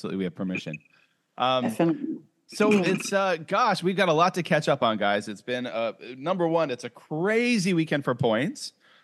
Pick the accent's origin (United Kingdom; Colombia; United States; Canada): Canada; now in Malaysia; I'm a Canadian based in Malaysia.